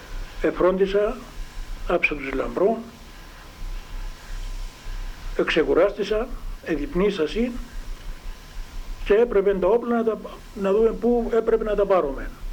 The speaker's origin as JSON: {"language": "Greek", "town": "Phini", "region": "Limassol District", "country": "Cyprus", "tie": "born there", "said": "Γεννήθηκα στο Φινίν τις 6 Νοεμβρίου του 1917."}